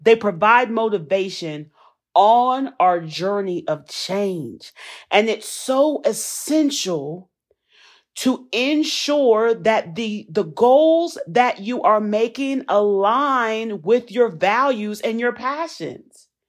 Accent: the South, United States; accent: Southern; Ooh, my Southern accent came out.

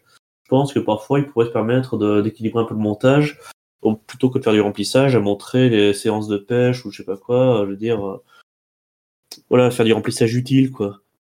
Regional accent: Auvergne-Rhône-Alpes, France; Oui, moi j'ai pas d'accent, je viens d'Auvergne, on est normaux, nous.

